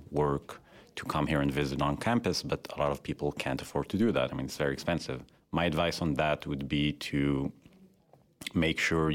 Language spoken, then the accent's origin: English; Tel Aviv, Tel Aviv District, Israel; English is a second language; moved away as an adult; now in United States; I'm an MBA-1 from Israel, so that means I'm an international student. I grew up in the Tel Aviv area.